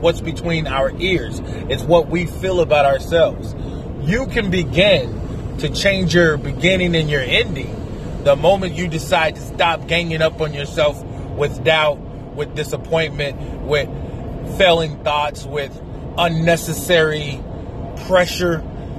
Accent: Kansas, United States; They called it transition where I was growing up in Kansas.

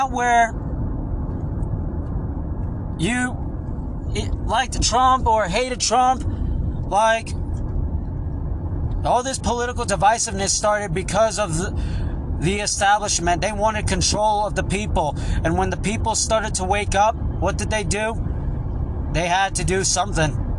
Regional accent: United States; Because I am an American. And our freedom matters.

